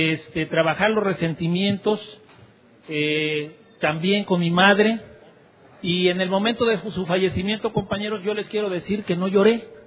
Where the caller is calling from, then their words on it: Cuautla, Morelos, Mexico; les mando un saludo desde Cuautla, Morelos, México.